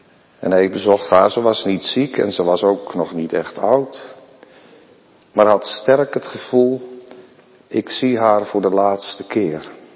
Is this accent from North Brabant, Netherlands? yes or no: no; Driebergen, Utrecht, Netherlands; Die was predikant in Driebergen, waar ik opgegroeid ben.